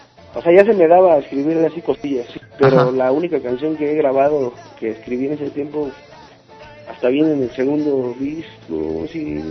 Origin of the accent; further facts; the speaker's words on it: San Agustín, State of Mexico, Mexico; Pues crecí en San Agustín.